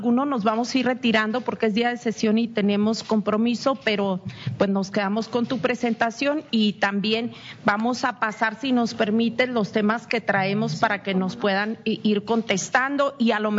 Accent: Baja California Sur, Mexico; Soy de Baja California Sur, un estado en donde, por ejemplo, los Cabos crece por encima de la media nacional

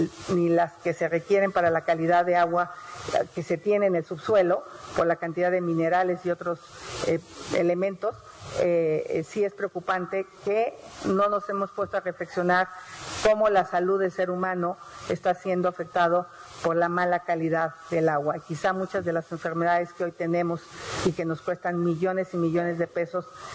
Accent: Hidalgo, Mexico; born there; Yo cuando era niña, pues vivo en el Valle del Mezquital, o nací en el Valle del Mezquital, una zona con muchos problemas de agua

